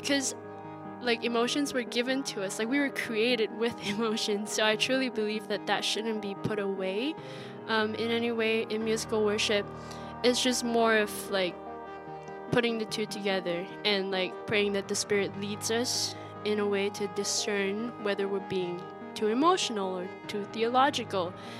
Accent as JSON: {"language": "English", "country": "Malaysia", "tie": "born or raised there", "said": "So I am from Malaysia. Like you said, I was born and raised in Malaysia pretty much. Grew up there all my life, loved it, still love it. It'll always be my home."}